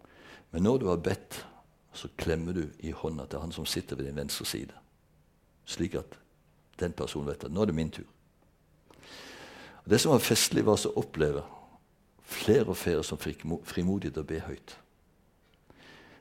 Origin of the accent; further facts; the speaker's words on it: Bjerkreim, Rogaland, Norway; Jeg vokste selv opp på bedehuset i Bjerkreim